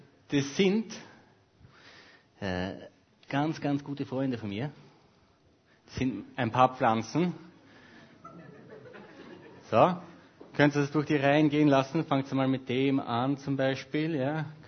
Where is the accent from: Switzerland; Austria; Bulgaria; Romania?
Austria; born there; also born or lived in Sweden; Ich bin vor 5 Monaten aus Schweden nach Österreich übersiedelt. Ich bin gebürtiger Österreicher. Es kann sein, dass es sich nicht ganz so anhört. Ich habe mehr als 11 Jahre in Schweden gewohnt. Zurzeit wohnen wir bei meinen Eltern. Ich bin über 30 Jahre.